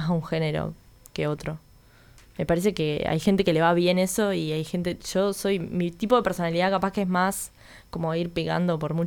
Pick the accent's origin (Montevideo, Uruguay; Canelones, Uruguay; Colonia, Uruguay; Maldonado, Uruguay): Canelones, Uruguay; Las Piedras; No, yo soy de Las Piedras.